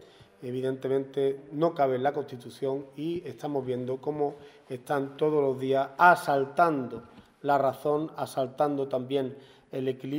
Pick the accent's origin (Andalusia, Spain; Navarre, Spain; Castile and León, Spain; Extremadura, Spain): Andalusia, Spain; Antequera; consideramos como andaluces, como antequeranos, como malagueños